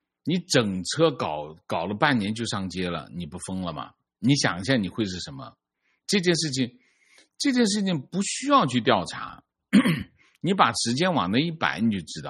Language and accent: Chinese; Wuhan, Hubei, China; 我是武汉的，